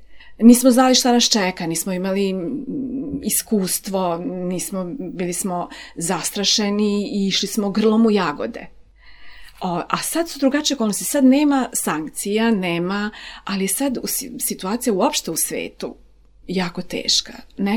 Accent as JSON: {"language": "Serbian", "town": "Sarajevo", "region": "Federation of Bosnia and Herzegovina", "country": "Bosnia & Herzegovina", "lives_now": "Serbia", "said": "ja sam recimo iz Sarajeva, ja sam bila ovde izbeglica"}